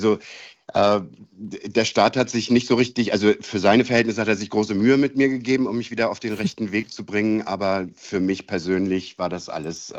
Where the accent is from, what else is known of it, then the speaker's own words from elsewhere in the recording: East Germany, Germany; ich bin eigentlich ein Ossi, Leute.